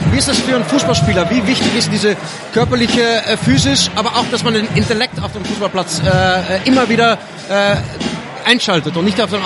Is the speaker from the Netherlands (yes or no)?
yes; Netherlands; German is a second language; ich komme aus Holland, aus dem Land von Brian Roy.